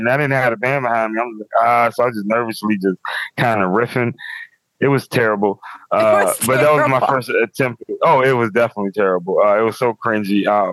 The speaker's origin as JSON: {"language": "English", "town": "Petersburg", "region": "Virginia", "country": "United States", "said": "And I'm from Petersburg, Virginia, where there is no comedy open mics."}